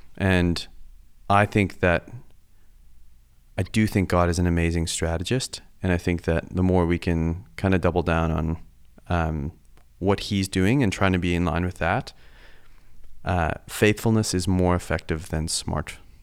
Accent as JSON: {"language": "English", "country": "South Africa", "tie": "born or raised there", "said": "I grew up in South Africa"}